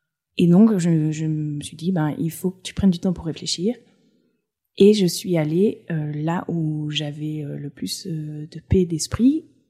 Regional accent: Provence-Alpes-Côte d'Azur, France; also born or lived in Cantal / United States / Paris; je suis Cantalou, j'aime dire ça parce que en fait tout le reste de mon parcours et de mes racines est assez hétéroclite, c'est-à-dire que j'ai un père sud-africain, j'ai grandi sur la Côte d'Azur, j'ai fait mes études aux États-Unis, j'ai fait mes études à Paris.

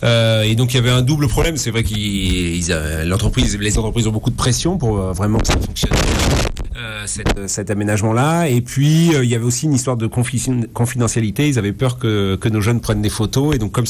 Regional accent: Montluçon, Auvergne-Rhône-Alpes, France; Non, j'ai fait mes études en Corrèze, j'ai fait mes études à l'école forestière de Mémac, mais je suis originaire de Montluçon dans l'Allier

